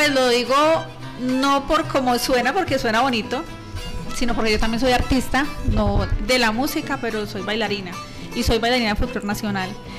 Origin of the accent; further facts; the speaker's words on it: Colombia; nos identifica como colombianos y nos identifica como una cultura real